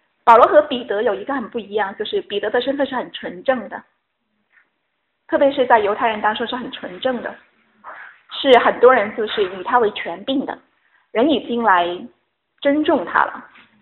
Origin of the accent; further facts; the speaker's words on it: China; 我是中国人